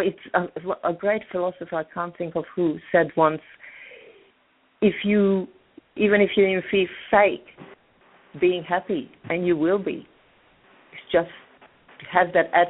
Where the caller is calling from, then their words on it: Sydney, New South Wales, Australia; I'm calling in from Australia, would you believe, Sydney?